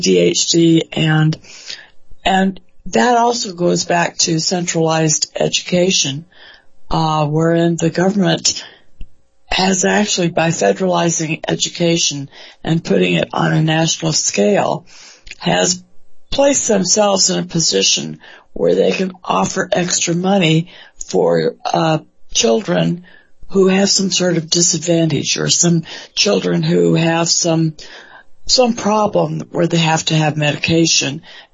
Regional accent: California, United States; I grew up in California. We could go outside every day and have recess and run off all that energy.

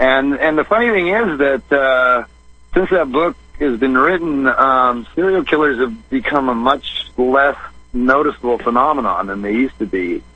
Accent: Torrance, California, United States; I was born and raised in Torrance, which is one of the beach cities bordering on Manhattan Beach down there.

